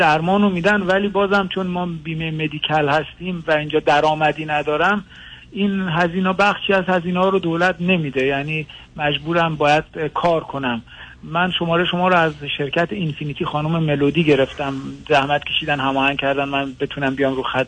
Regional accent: Iran; خاطر اینکه ما ایرانی هستیم ویزا ندادن

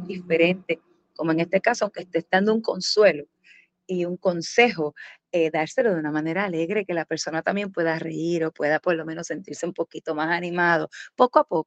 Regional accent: Puerto Rico; porque yo soy puertorriqueña

